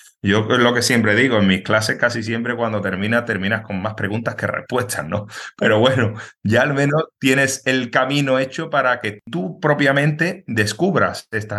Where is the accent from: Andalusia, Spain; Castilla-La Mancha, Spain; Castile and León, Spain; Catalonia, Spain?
Andalusia, Spain; Pilas; en Pilas, que es de donde yo soy